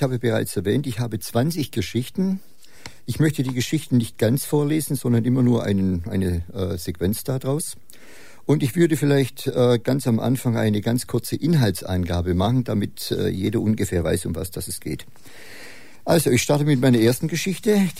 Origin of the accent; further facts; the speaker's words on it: Heidenheim, Baden-Württemberg, Germany; Ich komme aus Heidenheim. Ich bin Berufsschullehrer.